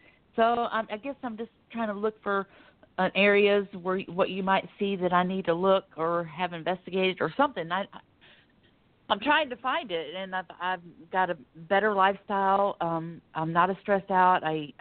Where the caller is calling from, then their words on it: Florida, United States; I'm calling from Florida.